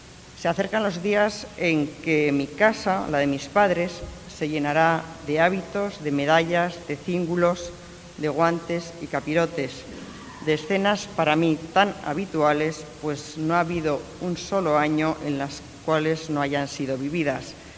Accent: Valladolid, Castile and León, Spain; Me honra como vallisoletana que se me llame para uno de los acontecimientos más importantes en la vida de la ciudad

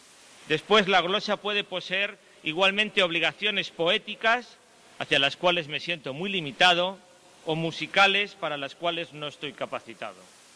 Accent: Valladolid, Castile and León, Spain; Y como vallisoletanos de Semana Santa, traemos a la memoria, 20 años después

